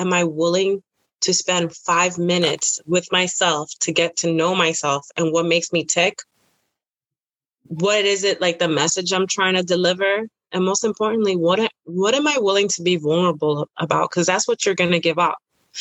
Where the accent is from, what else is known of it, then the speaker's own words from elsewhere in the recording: Bronx, New York, United States; because we're both New Yorkers too. Mm-hmm. Like, so we both have this edginess of being New Yorker from the Bronx.